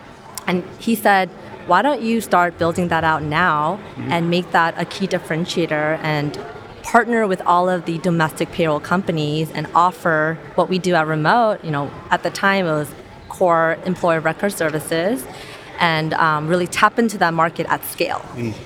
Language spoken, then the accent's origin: English; San Francisco Bay Area, California, United States; where, you know, I'm from the Bay Area and some folks are in Europe.